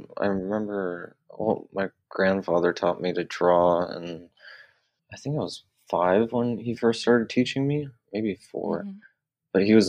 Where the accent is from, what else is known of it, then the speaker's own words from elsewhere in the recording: Detroit, Michigan, United States; especially because I grew up in North Detroit, and that's just kind of not something people do.